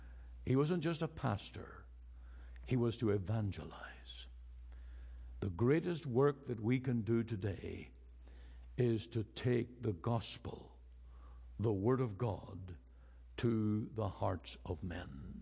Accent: Canada; I said, I'm from Canada, I have a radio ministry, and I'd like to interview you to see just how life is like in Dublin.

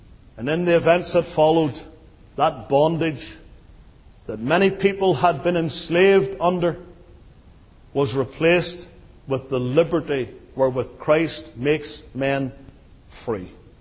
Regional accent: United Kingdom; And I say that as a Brit.

